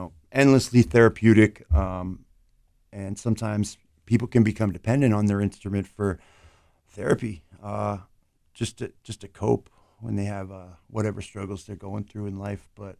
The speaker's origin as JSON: {"language": "English", "region": "New Hampshire", "country": "United States", "moved": "as an adult", "lives_now": "Portland, United States", "said": "I'm actually from New Hampshire, and I came up here about 9 years ago."}